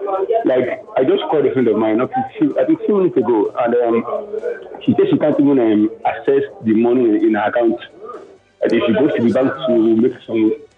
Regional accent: Nigeria; now in Israel; Joyce, I'm so saddened with the happenings in my country, Nigeria.

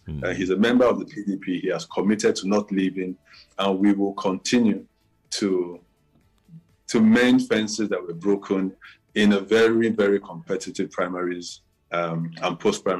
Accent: South, Nigeria; I'm from the South. Yes, he's our leader.

